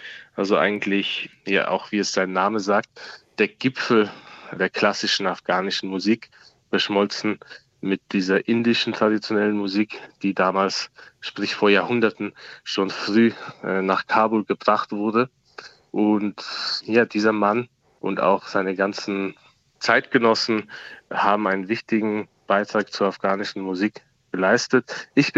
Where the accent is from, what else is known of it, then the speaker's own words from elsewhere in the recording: Austria; ich bin, wie Sie schon gesagt haben, geboren und aufgewachsen in Österreich, aber ein Stück Heimat hat mir wohl immer irgendwo gefehlt. Und natürlich wusste ich auch, dass meine Wurzeln woanders liegen.